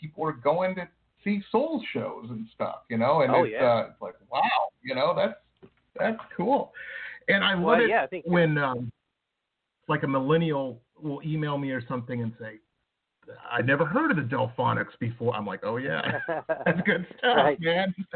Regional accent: Detroit, Michigan, United States; I grew up in Detroit. So, of course, Motown and soul music and things like that just brings back a lot of good memories growing up

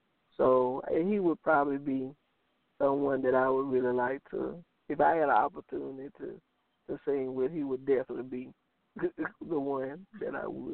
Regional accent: Aliceville, Alabama, United States; in my community where I grew up in Aliceville

